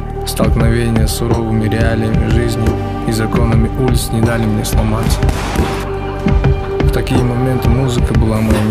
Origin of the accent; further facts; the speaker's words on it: Bishkek, Kyrgyzstan; Родом я из Бишкека. Здесь я родился и вырос. Для меня это город моего детства. Город контрастов.